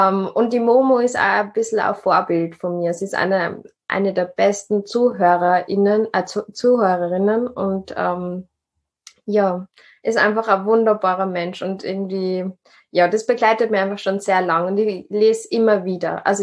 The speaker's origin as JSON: {"language": "German", "region": "Upper Austria", "country": "Austria", "tie": "born there", "lives_now": "Vienna, Austria", "said": "bin 25 Jahre alt. Ursprünglich bin ich in Oberösterreich geboren, wohne in Wien. Jetzt bin ich gerade aber wieder in Oberösterreich"}